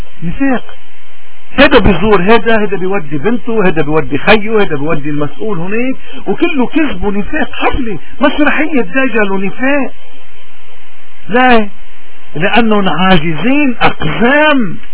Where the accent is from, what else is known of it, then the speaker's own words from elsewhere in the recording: Lebanon; نحن بدنا نشهد للحق وللحقيقه كلبنانيين